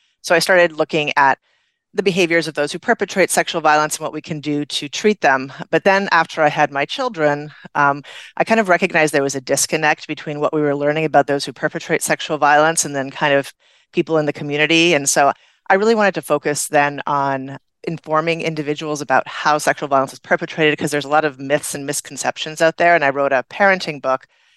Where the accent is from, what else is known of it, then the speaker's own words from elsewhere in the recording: Canada; I'm originally from Canada